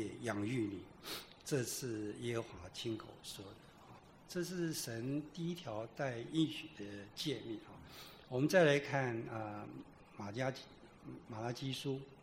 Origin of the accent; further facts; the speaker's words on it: Su'ao, Yilan County, Taiwan; 我那时候出生在苏澳， 那我每天在小的时候常在想，这个台北不晓得长什么样子